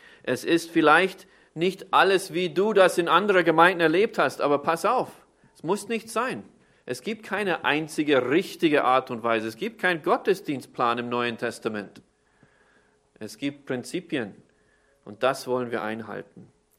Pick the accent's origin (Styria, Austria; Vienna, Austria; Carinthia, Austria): Vienna, Austria; born there; German is a second language; Also ich bin in Wien zwar geboren, aber ich bin jetzt vom Staatsbürgerschaft kein Österreicher.